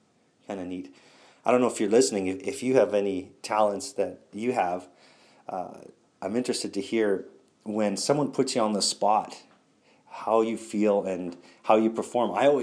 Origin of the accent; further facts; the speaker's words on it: Canada; now in United States; being a Canadian in the States with cellular data is the closest thing to sodomy.